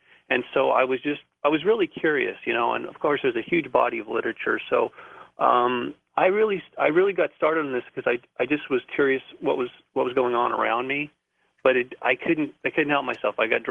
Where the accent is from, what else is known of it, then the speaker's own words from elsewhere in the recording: Malibu, California, United States; Well, I was seeing things around where I grew up in Malibu and that I found to be rather curious.